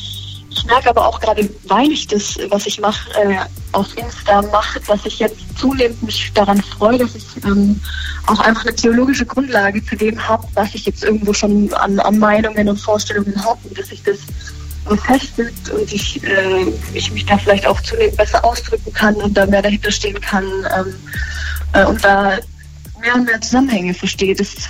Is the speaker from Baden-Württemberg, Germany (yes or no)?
yes; Baden-Württemberg, Germany; ich komme aus dem Norden Baden-Württembergs, aus Hohenlohe, und ich bin eigentlich nur mittelmäßig kirchlich sozialisiert. Also natürlich, ich wurde getauft, meine Mutter aber zum Beispiel ist gar nicht kirchlich